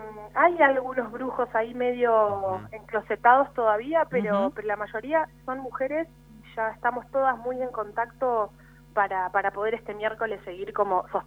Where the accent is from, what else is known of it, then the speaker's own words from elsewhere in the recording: Buenos Aires, Argentina; Sí, soy de Buenos Aires, estoy en Paternal.